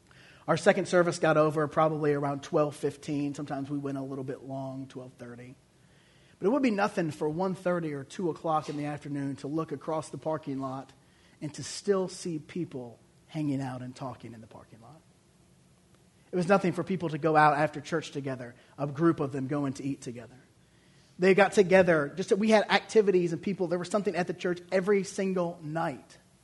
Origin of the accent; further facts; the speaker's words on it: Detroit, Michigan, United States; The church I grew up in just outside of Detroit, Michigan, was a great church.